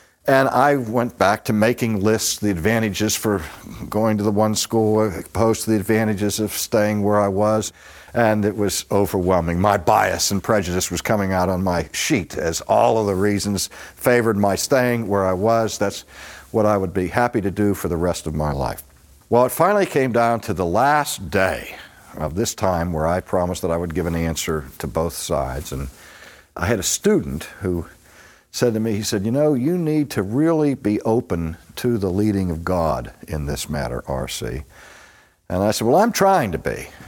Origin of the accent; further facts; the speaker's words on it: Pittsburgh, Pennsylvania, United States; When I grew up in Pittsburgh, this kid that lived up the street from me, who was 4 years older than I was Eddie McIlvaine.